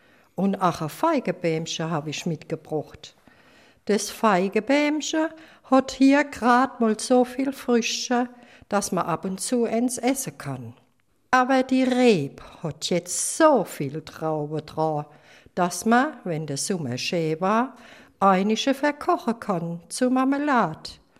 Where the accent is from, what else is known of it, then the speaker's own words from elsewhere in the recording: Rhineland-Palatinate, Germany; Ja, ich komm aus der Goldischpalz und dort wächst ja wirklich alles.